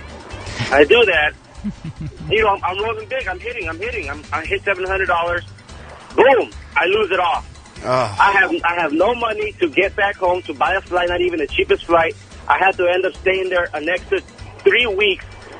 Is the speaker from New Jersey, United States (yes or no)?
no; Michigan, United States; I'm from Michigan originally.